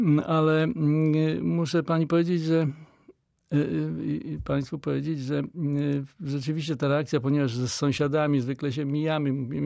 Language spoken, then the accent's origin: Polish; Szczecin, West Pomeranian Voivodeship, Poland; ja urodziłem się w Szczecinie, już nie będę mówił ile lat temu, bardzo dawno. I całe życie praktycznie w tym mieście spędziłem.